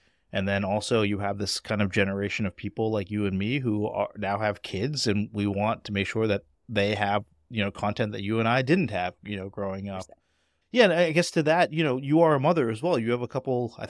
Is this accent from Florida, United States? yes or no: no; Boston, Massachusetts, United States; it was really special for as a Bostonian to be a New Yorker for a day, I like to say.